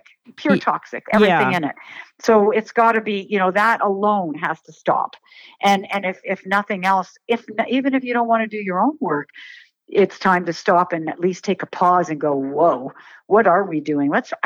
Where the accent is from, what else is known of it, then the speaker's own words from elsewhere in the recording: Canada; Well, I'm from Canada, so I guess you, the Americans would say on a vacation.